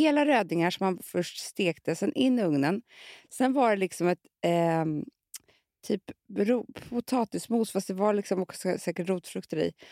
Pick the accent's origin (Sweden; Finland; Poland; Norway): Sweden; Gotland; Jag kommer från Gotland